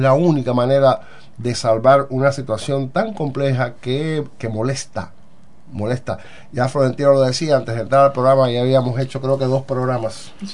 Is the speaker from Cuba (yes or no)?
yes; Cuba; todos somos cubanos, caminamos las calles de este pueblo